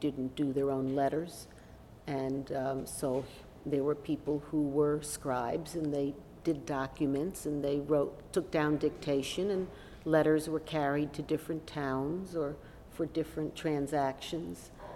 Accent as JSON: {"language": "English", "town": "Miami Beach", "region": "Florida", "country": "United States", "tie": "born there", "said": "I was born in Miami Beach, Florida, December 4th, 1945, as the war was ending."}